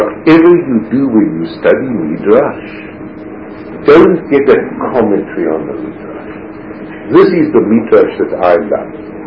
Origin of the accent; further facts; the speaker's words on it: South Africa; now in Canada; I come from South Africa. I live quite comfortably there. And now I'm in Canada.